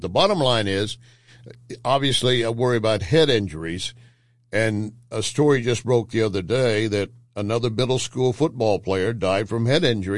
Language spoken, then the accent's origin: English; Texas, United States; You know, I grew up in Texas where football is the sport